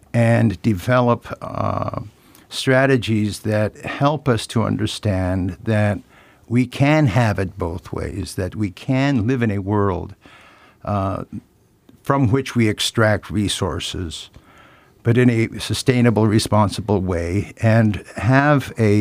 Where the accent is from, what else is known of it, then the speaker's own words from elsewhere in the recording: St. George Island, Alaska, United States; also born or lived in St. Paul Island; I grew up on St. George Island and St. Paul Island, both of which are, laboratories for essentially the environment, the marine environment.